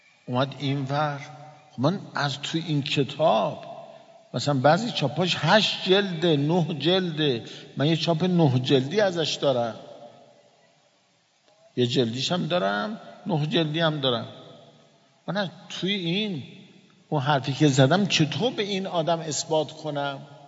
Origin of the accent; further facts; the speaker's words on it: Iran; پرسید شما کجایی هستین؟ ایرانی هستیم.